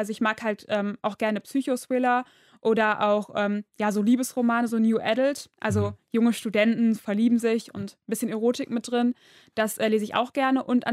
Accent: Duisburg, North Rhine-Westphalia, Germany; Ja, ich komme aus Duisburg.

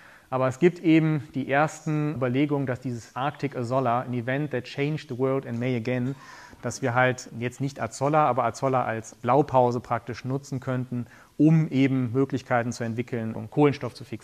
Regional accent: Krefeld, North Rhine-Westphalia, Germany; Also ich bin in Krefeld groß geworden, da war auch schon mal Niedrigstand.

